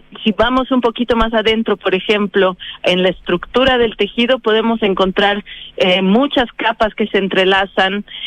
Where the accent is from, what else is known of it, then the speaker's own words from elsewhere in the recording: Bolivia; yo vengo de Bolivia. Tú sabes, es un país con una tradición textil muy grande. Yo, como todas las personas en Bolivia, estoy muy cerca de los textiles desde muy pequeña.